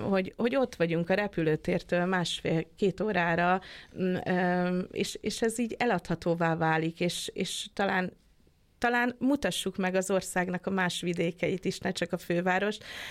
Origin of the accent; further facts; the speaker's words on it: Szeged, Csongrád-Csanád, Hungary; nagy előnyt is jelentett az is, hogy én szegediként kicsit másképp is láttam meg Füredet talán